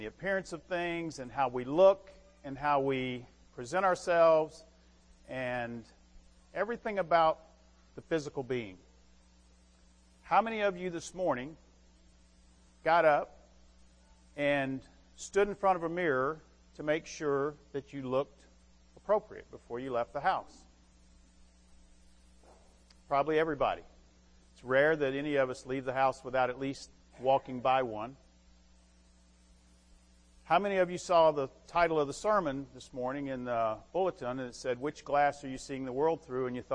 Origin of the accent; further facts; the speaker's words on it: Alabama, United States; I'm from Alabama. Check.